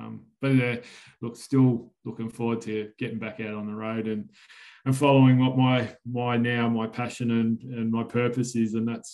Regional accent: Melbourne, Victoria, Australia; growing up in Melbourne as that kid

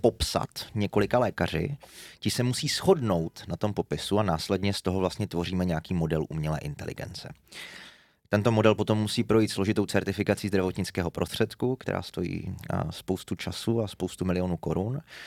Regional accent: Ostrava, Moravian-Silesian Region, Czechia; accent: Ostrava dialect; Já jsem Ostravák a jsem hrdý na to, že jsem Ostravák.

